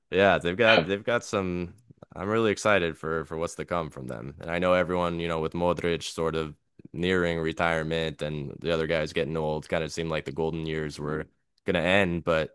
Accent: United States; as like an American, I'm born and raised in the US

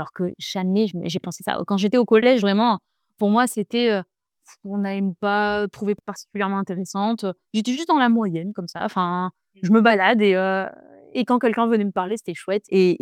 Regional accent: Marseille, Provence-Alpes-Côte d'Azur, France; now in Paris, France; j'ai grandi à Marseille, j'ai fait des études à Marseille.

